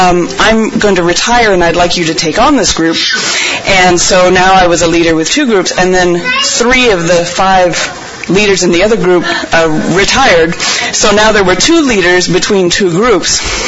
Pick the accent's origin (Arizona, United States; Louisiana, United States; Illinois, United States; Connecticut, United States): Illinois, United States; I'm from Illinois